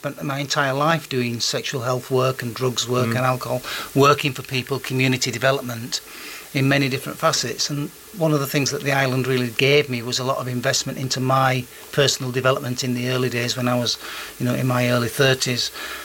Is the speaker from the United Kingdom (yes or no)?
yes; Yorkshire and the Humber, United Kingdom; moved away as an adult; now in Isle of Wight, United Kingdom; I'm from Yorkshire originally, and I haven't tried to lose my accent.